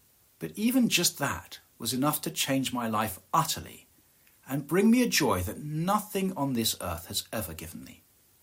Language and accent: English; Scotland, United Kingdom; Rowan Williams has a quip about the English, which as a Scot I rather like.